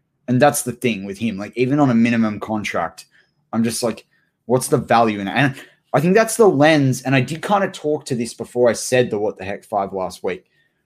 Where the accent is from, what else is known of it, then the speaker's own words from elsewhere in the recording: New South Wales, Australia; Queenslanders drink it. We're from New South Wales.